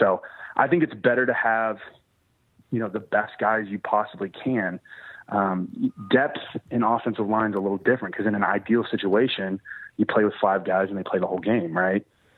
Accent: Dallas, Texas, United States; now in Oklahoma City, United States; I mean, I was raised in Dallas. That's my hometown.

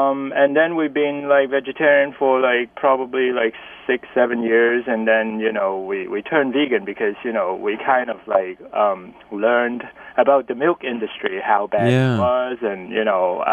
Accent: Hong Kong; moved away as an adult; now in New York, United States; we are both from Hong Kong, and, you know, we've lived here in New York since, you know, the early 80s, so it's like pushing, you know, or maybe even over 30 years now.

